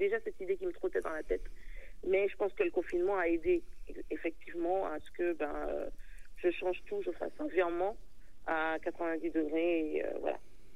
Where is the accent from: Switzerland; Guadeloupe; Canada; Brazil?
Guadeloupe; j'ai grandi en Guadeloupe.